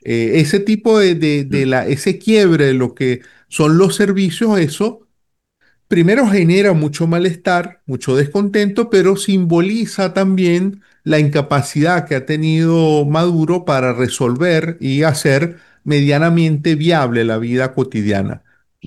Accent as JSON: {"language": "Spanish", "country": "Venezuela", "said": "Como venezolano, pues quisiese que hubiese una resolución pacífica de esta situación"}